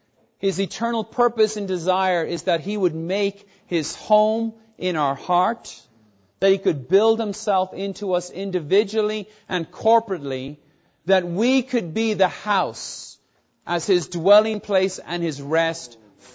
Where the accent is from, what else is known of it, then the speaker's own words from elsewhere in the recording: Ireland; I grew up in Ireland. I grew up in a religion that proclaims that it's universal, that it's the one true church.